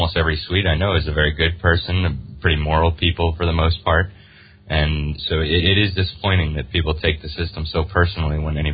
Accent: United States; I love my country. I'm American. I absolutely love my country.

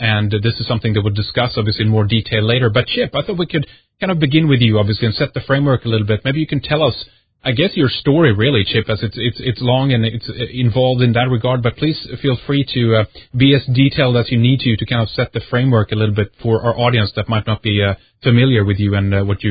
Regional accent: Sweden; from Sweden

